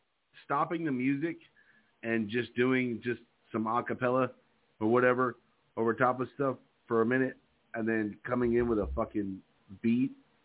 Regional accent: Bradenton, Florida, United States; So I was in my hometown, Bradenton, Florida, all right, there's a bridge between Palmetto and Bradenton, all right?

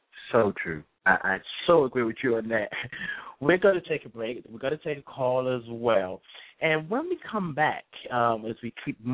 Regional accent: Nigeria; found out I was Yoruba from Nigeria, they would say, "Well, tell me about your tradition."

